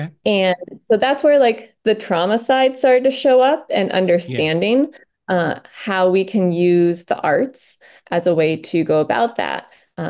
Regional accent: Maine, United States; And yeah, and so I grew up in Maine, and all I wanted to do was study dance.

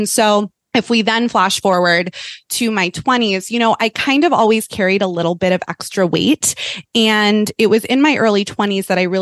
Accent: Malibu, California, United States; So I grew up in Malibu, California, in a little small beach community out in Los Angeles.

